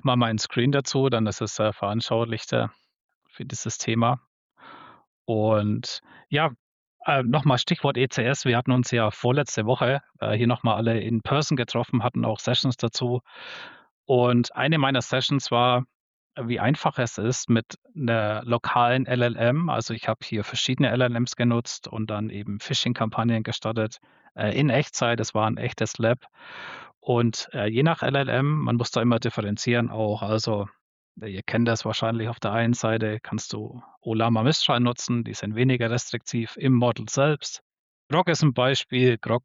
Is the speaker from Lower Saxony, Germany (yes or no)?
no; Bavaria, Germany; ich komme aus der Nähe aus Nürnberg